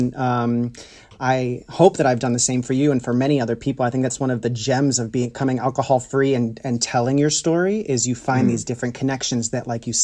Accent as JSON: {"language": "English", "country": "United States", "said": "So, I'm American."}